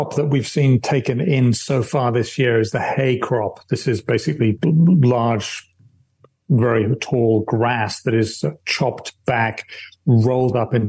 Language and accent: English; England, United Kingdom; accent: English; I have bad French when I speak it with my English accent, and Americans will be doing the same.